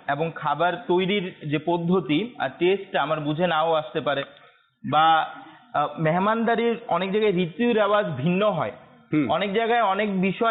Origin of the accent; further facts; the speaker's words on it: Gazipur, Dhaka Division, Bangladesh; হ্যাঁ, আমার primary life কাটতে হচ্ছে, প্রাইমারি স্কুলে পড়ালেখা করতে হচ্ছে গাজীপুরের দিকে